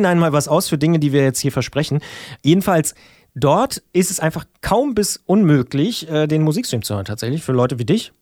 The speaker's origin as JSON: {"language": "German", "region": "Brandenburg", "country": "Germany", "said": "wenn ich Ortsnamen wie zum Beispiel CIESA falsch ausgesprochen höre als Brandenburger"}